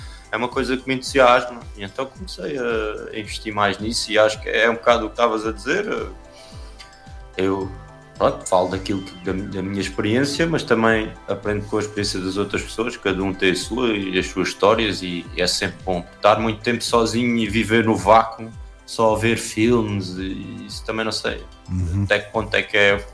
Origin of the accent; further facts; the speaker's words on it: Santiago do Cacém, Alentejo, Portugal; eu sou natural de Santiago de Cacém, que é uma terra no Alentejo litoral, e que quando eu cresci lá, na minha juventude